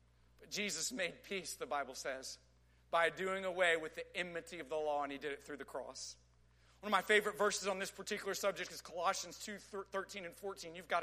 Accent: Texas, United States; I grew up in West Texas. He grew up in Houston.

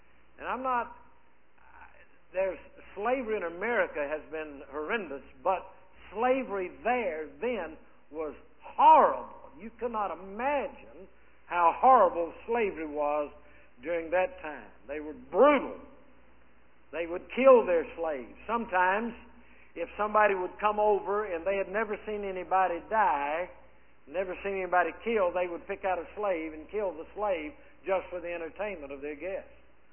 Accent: the South, United States; I'm a Southerner, as far as that goes.

